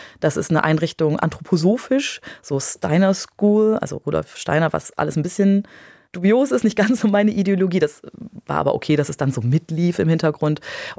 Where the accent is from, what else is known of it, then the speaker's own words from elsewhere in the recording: Bremen, Germany; Wo ich herstamme, wo ich zu Hause bin, wo ich mich zu Hause fühle.